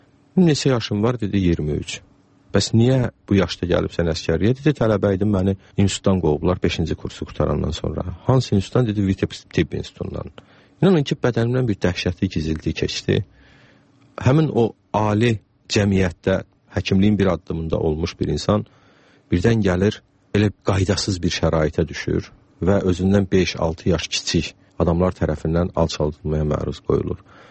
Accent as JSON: {"language": "Azerbaijani", "town": "Təzəkənd", "region": "Shamkir District", "country": "Azerbaijan", "tie": "born or raised there", "also_born_or_lived": "Ganja", "said": "doğulmuşam. Bunun da səbəbi ondan ibarət olub ki, o zaman Şəmkirdə doğum evi olmuyordu. Amma Şəmkirdə böyümüşəm, 7 yaşımadək Təzəkənddə, sonra rayon mərkəzində, məktəb yaşımacan nənəmin, babamın yanında böyümüşəm."}